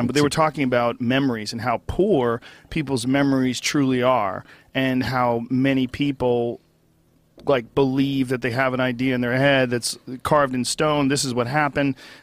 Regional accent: Gainesville, Florida, United States; now in Boston, United States; I come from Florida where I lived before that in a college community in Gainesville, Florida. And we moved to like the only place in Boston that my parents could afford.

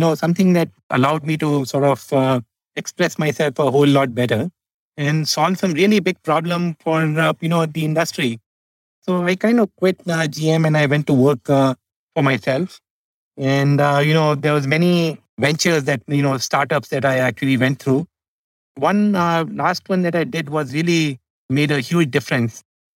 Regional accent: India; I grew up in India. My father was a civil servant

